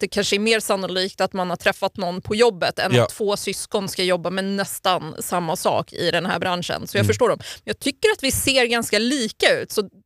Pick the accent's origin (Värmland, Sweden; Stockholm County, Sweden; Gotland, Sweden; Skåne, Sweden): Stockholm County, Sweden; Botkyrka; Ja, jag är uppvuxen i norra Botkyrka, så precis utanför Stockholms innerstad.